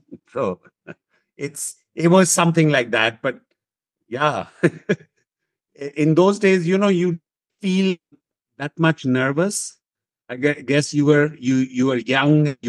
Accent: Chandigarh, India; And there was a tournament happening in my hometown, the Chandigarh Open.

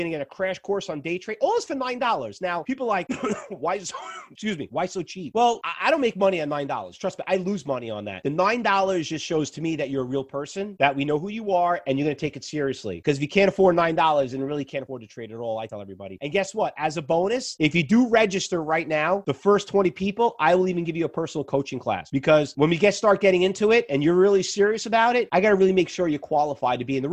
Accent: New York, United States; born and raised in New York, we're really more stock traders.

